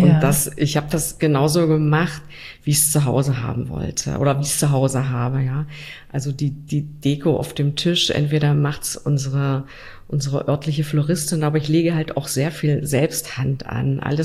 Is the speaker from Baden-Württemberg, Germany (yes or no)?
no; Saxony-Anhalt, Germany; obwohl ich Sachsen-Anhaltinerin bin, aber ich bin nicht in Ilsenburg geboren oder in Wernigerode, ist das für mich meine Heimat. Und ich habe vor vielen Jahren, als ich in den Harz gezogen bin